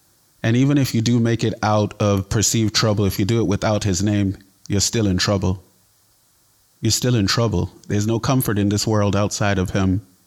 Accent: Nigeria; also born or lived in United States; I grew up in Nigeria. I'm Nigerian. My parents are Nigerian. I'm American on paper. I was born in the United States, but I left when I was very young, 5 years old.

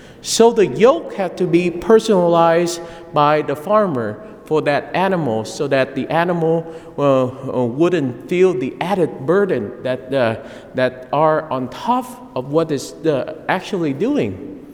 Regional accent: Saigon, Ho Chi Minh City, Vietnam; now in United States; even when I grew up in Vietnam, I was living in Saigon, so I didn't see a lot of the farming scene

